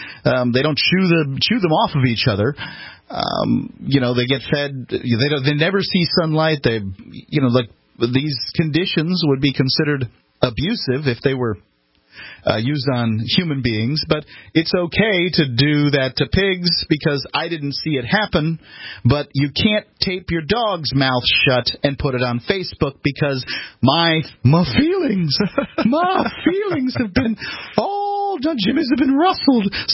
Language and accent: English; Bradenton, Florida, United States; I'm from Bradenton, Florida, and I can tell you, you know, from the location that these folks were at, Linger Lodge Road, that, and, you know, I was born in that area. I grew up in that area.